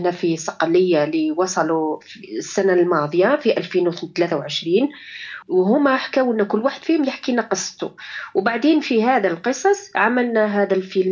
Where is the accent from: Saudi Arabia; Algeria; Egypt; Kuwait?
Algeria; طبعا أنا من أصلي جزائرية